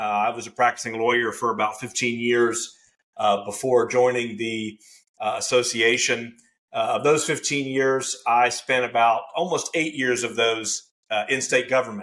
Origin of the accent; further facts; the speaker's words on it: Fairmont, West Virginia, United States; I grew up in Fairmont, went to undergraduate school and studied political science and economics before going to law school at WVU.